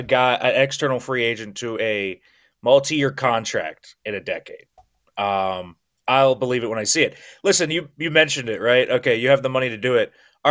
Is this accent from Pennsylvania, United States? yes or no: yes; McCandless, Pennsylvania, United States; I grew up in Pittsburgh. I grew up north of Pittsburgh and McCandless. So I'm a North Hills guy.